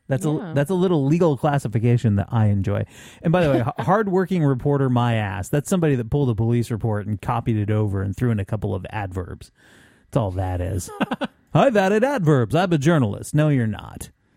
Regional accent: Vermont, United States; Back to my home state of Vermont.

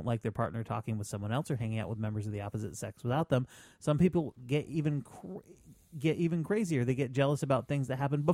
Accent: Scotland, United Kingdom; And as a Scotsman, I must say, you're right.

